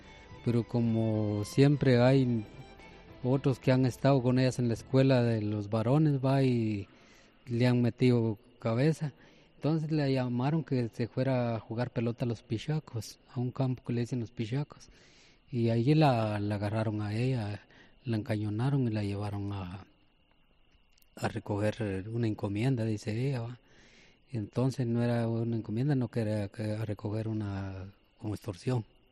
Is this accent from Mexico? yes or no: no; Guatemala City, Guatemala Department, Guatemala; Sí, yo soy de aquí, de Guatemala.